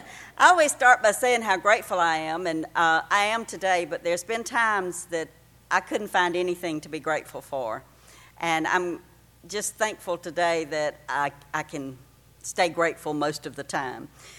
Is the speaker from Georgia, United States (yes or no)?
yes; Georgia, United States; She was telling you I was from Georgia, but you knew it as soon as I opened my mouth, didn't you?